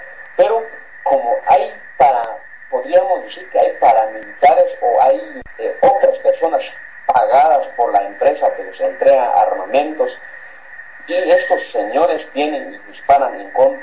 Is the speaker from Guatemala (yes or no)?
yes; Santa Eulalia, Huehuetenango, Guatemala; en mi pueblo no hay ni un doctor para 42 mil personas, solo en Santa Eulalia